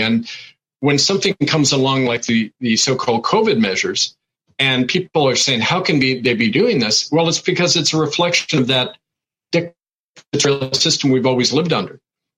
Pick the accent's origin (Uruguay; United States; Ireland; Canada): Canada; Winnipeg, Manitoba; I grew up in Winnipeg around a lot of Native people